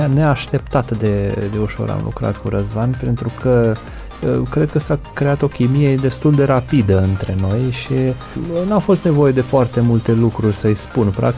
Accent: Reșița, Caraș-Severin, Romania; Am vrut să filmez filmul acasă și în orașul meu natal, în zona de vest, în Banat, la Reșița.

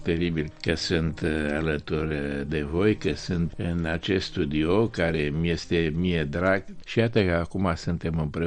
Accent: Bucharest, Romania; born there; m-am născut în Cotroceni

